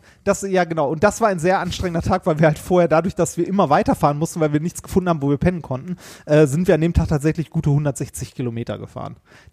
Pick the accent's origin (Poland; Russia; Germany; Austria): Germany; Essen, North Rhine-Westphalia; Ich bin ja quasi auf dem Werksgelände der ersten Krupp-Fabriken groß geworden. Also Altendorf ist ja quasi sowas wie Krupp gewesen.